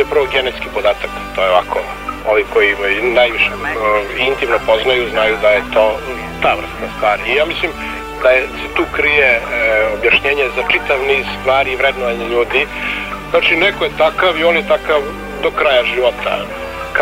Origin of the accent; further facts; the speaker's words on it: Belgrade, Serbia; born there; ja sam od onih koji, mada sam rođen u Beogradu, pristalica sam uzrečice iz okoline Vranja